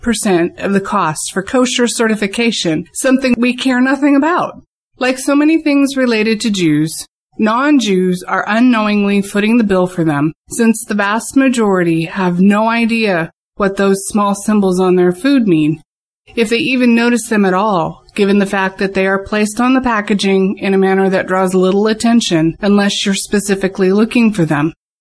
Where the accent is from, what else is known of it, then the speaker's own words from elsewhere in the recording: Seattle, Washington, United States; Good afternoon, comrades. … from Seattle, and I've been helping Harold with some of the correspondence lately.